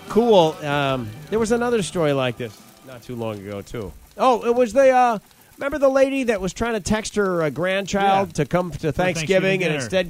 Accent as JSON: {"language": "English", "region": "New York", "country": "United States", "said": "I'm from New York."}